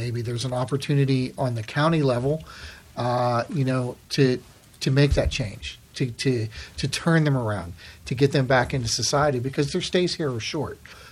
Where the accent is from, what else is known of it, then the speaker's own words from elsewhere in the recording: Altoona, Pennsylvania, United States; I grew up in Altoona and born and raised in Altoona. I graduated from Altoona High.